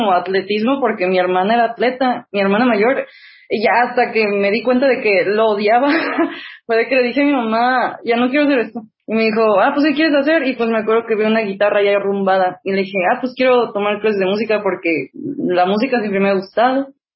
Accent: Mexico; tengo 21 años, soy mexicana

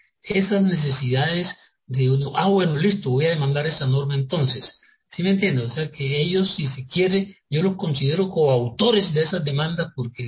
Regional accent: Chimá, Córdoba, Colombia; el hecho de que mi pueblo, Chimá, sea un pueblo pacífico, un pueblo que en 200 años de existencia solamente ha habido 2 muertos por muerte violenta

